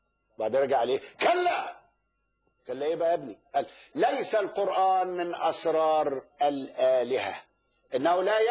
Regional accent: Damanhur, Beheira, Egypt; أنه من مواليد دمنهور، وده بلدياتي، وأنا أيضا من دمنهور البحيرة.

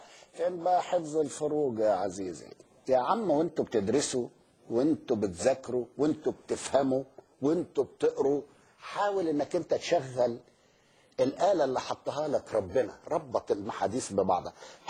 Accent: Egypt; على رأي مثل عندنا في مصر

